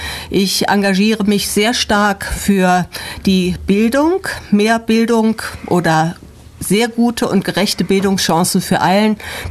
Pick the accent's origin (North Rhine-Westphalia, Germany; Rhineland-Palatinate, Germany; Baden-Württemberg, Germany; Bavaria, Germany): Baden-Württemberg, Germany; Ulm; ich komme aus dem Ulmer Norden, bin schon sehr lange im Ortschaftsrat